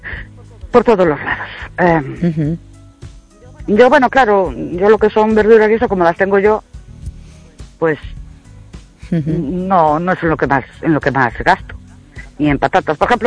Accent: Ourense, Galicia, Spain; de Ourense.

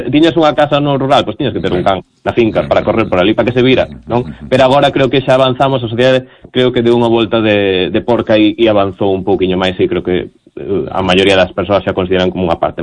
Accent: Ourense, Galicia, Spain; now in A Coruña, Spain; eu son de Ourense, pero resido na Coruña

